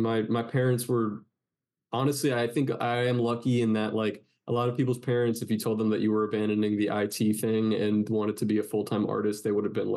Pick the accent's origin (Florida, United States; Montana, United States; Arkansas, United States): Florida, United States; also born or lived in New York; I was telling you, for 4 or 5 years, I lived in New York before this, but I'm from Florida, so...